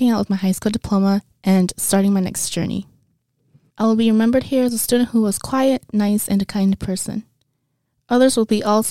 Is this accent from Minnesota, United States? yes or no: yes; Saint Paul, Minnesota, United States; I'm 20 years old. My hometown is St. Paul, Minnesota.